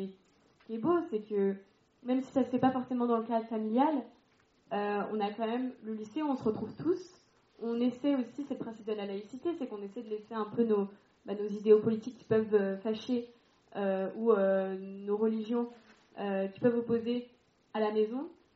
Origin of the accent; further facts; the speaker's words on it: Portugal; Voilà, moi je suis portugaise, donc ouais.